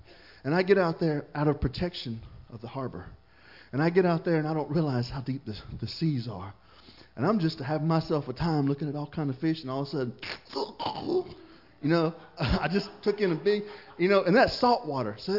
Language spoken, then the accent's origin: English; Florida, United States; I don't know if you could look at me and tell, but I grew up in Florida, and I love the water.